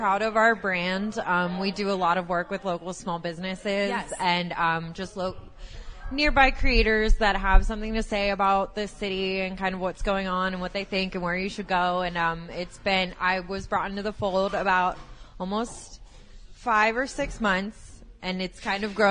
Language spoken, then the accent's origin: English; Pittsburgh, Pennsylvania, United States; Me, I like, anytime I leave, I'm like, Pittsburgh, I'm from Pittsburgh.